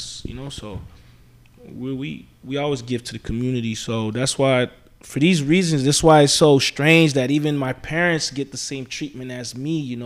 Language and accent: English; San Francisco, California, United States; I grew up in the Mission. You know, it's a predominantly Hispanic neighborhood.